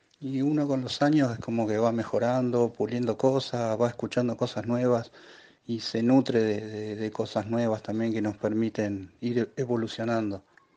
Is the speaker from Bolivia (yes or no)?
no; Berazategui, Buenos Aires Province, Argentina; Somos de Berazategui, zona sur del conurbano.